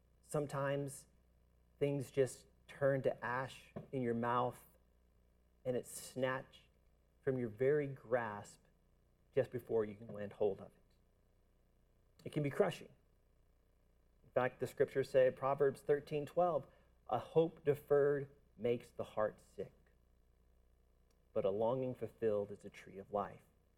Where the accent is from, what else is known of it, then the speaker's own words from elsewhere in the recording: South Carolina, United States; And I grew up in South Carolina, so we go to South Carolina to start a church.